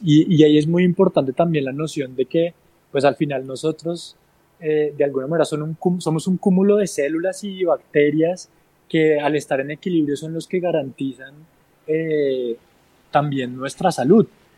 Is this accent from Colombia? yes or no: yes; Colombia; lo que es, digamos, nuestra alimentación tradicional como colombianos